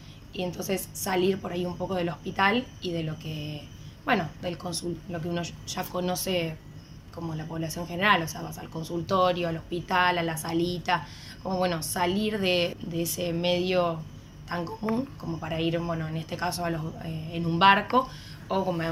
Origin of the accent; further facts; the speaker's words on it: Rojas, Buenos Aires Province, Argentina; yo soy de Rojas, así que también saludo a todos los rojenses.